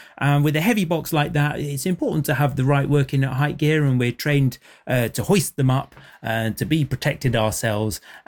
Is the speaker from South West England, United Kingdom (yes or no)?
yes; South West England, United Kingdom; So I was growing up in the Teen Valley, so not far from here